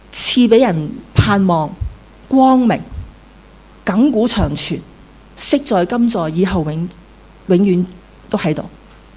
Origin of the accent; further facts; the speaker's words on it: Hong Kong; 那我们香港人想去哪里啊？不想去咯。